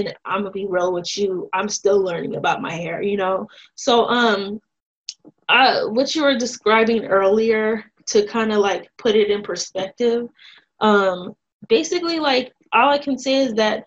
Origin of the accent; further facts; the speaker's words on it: Tucson, Arizona, United States; And living in Tucson and growing up in Tucson, there's just not a lot of, in that particular city, places where you can go to get your hair taken care